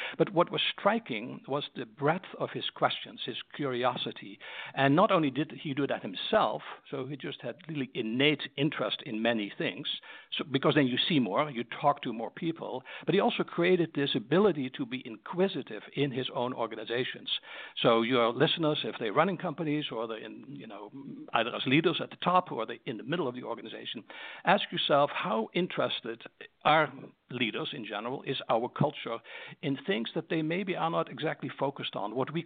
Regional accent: Netherlands; English is a second language; moved away as an adult; now in United States; So I'm from the Netherlands, in case people wonder about my accent, and I came to this country, this great country, the United States, at age 20.

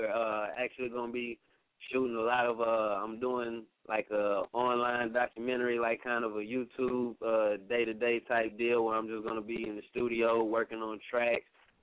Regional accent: Indianapolis, Indiana, United States; also born or lived in Atlanta, Georgia; I'm from the Midwest, Indianapolis, Indiana, right in the heart of the nation. But, like I said, I've been a little bit all over, kind of grew up a lot, spent a lot of my years down south in Atlanta, Georgia

